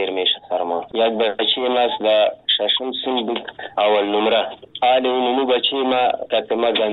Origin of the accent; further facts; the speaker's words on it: Afghanistan; ما افغان هستیم، مسلمان هستیم